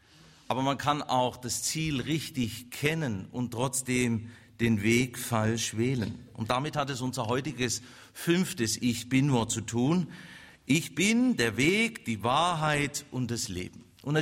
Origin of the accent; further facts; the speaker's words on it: Baden-Württemberg, Germany; ich bin ja Schwabe und ein bisschen haben sie auch Schwäbisches abbekommen.